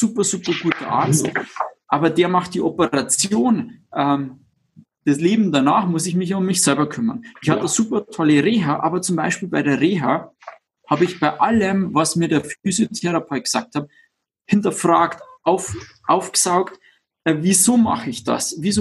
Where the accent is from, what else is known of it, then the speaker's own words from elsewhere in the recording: Bavaria, Germany; einen Gäubirumsaft, sagt man bei uns in Bayern, ein Karottensaft.